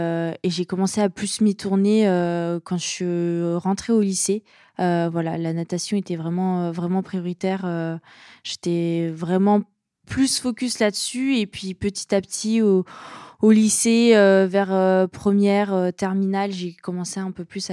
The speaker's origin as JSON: {"language": "French", "town": "Chambéry", "region": "Auvergne-Rhône-Alpes", "country": "France", "said": "Du coup, je viens de Chambéry, donc du coup, voilà."}